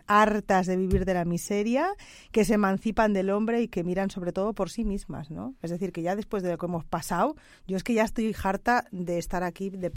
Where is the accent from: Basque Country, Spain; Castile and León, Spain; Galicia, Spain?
Basque Country, Spain; Bilbao; En Bilbao, allá que yo soy de Bilbao.